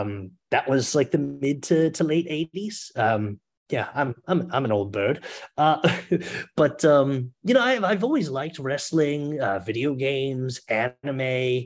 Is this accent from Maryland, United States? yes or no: yes; Baltimore, Maryland, United States; now in Philadelphia, United States; just happened upon professional wrestling as a thing when I moved to Philadelphia. I'm originally from Baltimore